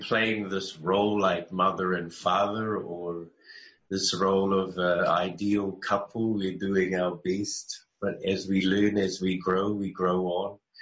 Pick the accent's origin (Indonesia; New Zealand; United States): New Zealand; I'm from the South Pole. I'm Maori. I'm a man.